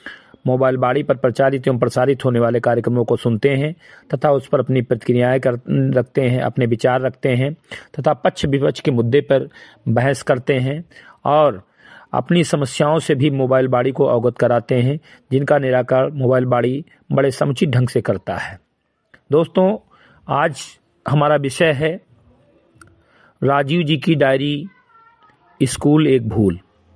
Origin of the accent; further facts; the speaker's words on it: Bahraich, Uttar Pradesh, India; ग्राम सभा सिमरी कटई विकासखंड मीनपुरवा जनपद बहराइच का मूल निवासी हूं तथा एक सामाजिक कार्यकर्ता हूं।